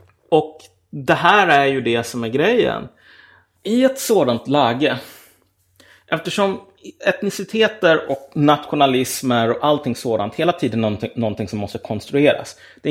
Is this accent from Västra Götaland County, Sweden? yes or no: no; Umeå, Västerbotten County, Sweden; born there; also born or lived in Gävle; jag är född på Umeå BB, men jag har bott lite grann i Gävle och nu bor jag ute i Vela.